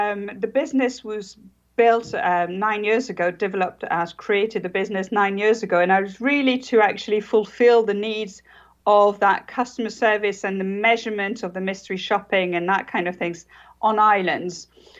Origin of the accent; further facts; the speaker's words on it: France; English is a second language; now in Jersey; Well, I am actually French.